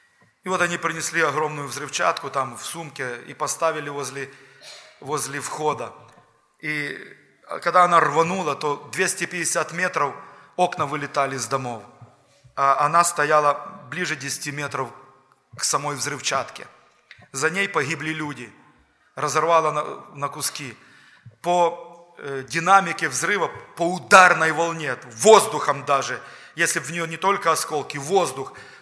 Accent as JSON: {"language": "Russian", "country": "Ukraine", "said": "И чеченец узнал, что я украинец"}